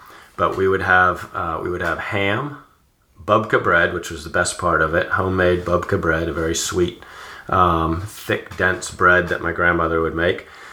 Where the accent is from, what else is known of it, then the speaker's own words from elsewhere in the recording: New Hampshire, United States; We grew up in New Hampshire with a dairy farm on adjacent to our property.